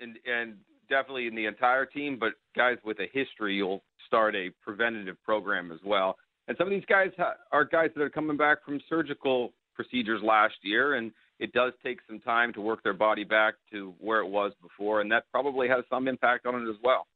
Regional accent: Philadelphia, Pennsylvania, United States; I would, as a Philadelphian, I would take a little bit of offense to that.

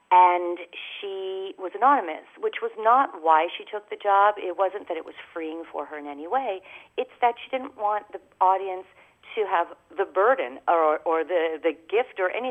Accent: Canada; Now, as a Canadian middle child, I felt a huge responsibility for that.

